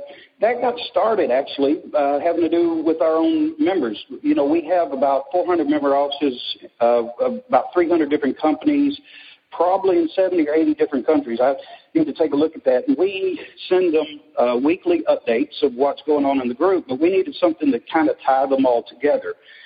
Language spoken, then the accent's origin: English; Arkansas, United States; Well, I wish I could say it was growing up in Arkansas or my short stint in the Navy, but it isn't.